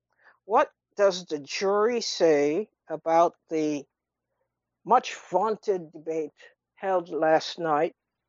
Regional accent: Trinidad & Tobago; now in United States; the kinds of debates that we grew up with in Trinidad and throughout the Caribbean generally

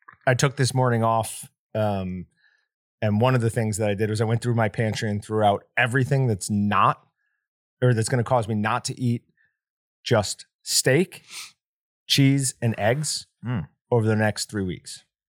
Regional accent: Niskayuna, New York, United States; Niskayuna. That is the town I grew up in.

